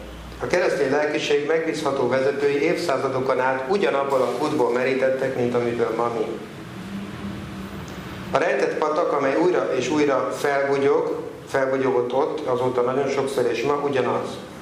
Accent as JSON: {"language": "Hungarian", "town": "Győr", "region": "Győr-Moson-Sopron", "country": "Hungary", "said": "egyébként Győri vagyok, Pannonhalmához közel élek"}